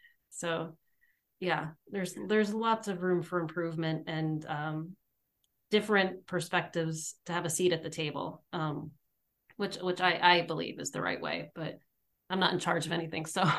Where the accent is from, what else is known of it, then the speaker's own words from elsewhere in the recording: Pennsylvania, United States; I grew up in Pennsylvania, and there's the whole issue of like fracking there